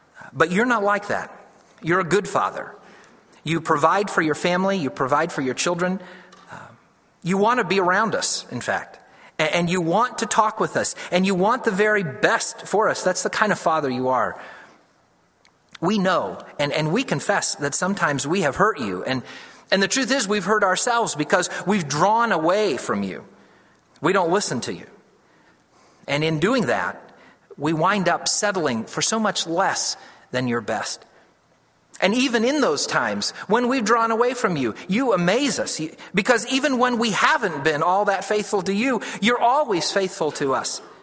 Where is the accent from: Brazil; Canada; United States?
United States; Ohio; now in Kentucky, United States; I've lived here in Kentucky for about 16 years, but I'm from Ohio originally.